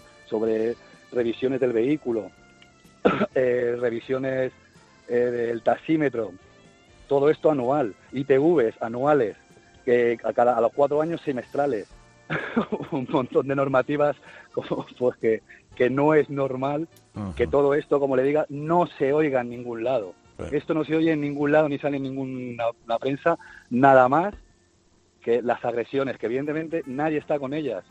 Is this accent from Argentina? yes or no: no; Madrid, Community of Madrid, Spain; soy de Madrid.